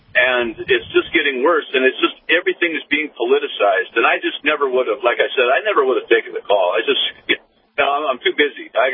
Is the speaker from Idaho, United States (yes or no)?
no; North Dakota, United States; born there; moved away; I was born in North Dakota. I live in California. I desperately want to come back to North Dakota, but other things are keeping me from doing that.